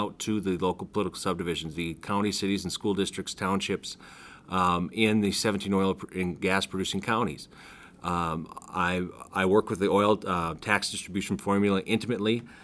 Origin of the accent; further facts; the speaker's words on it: North Dakota, United States; You know, I'm from Northwest North Dakota. I grew up around the oil patch.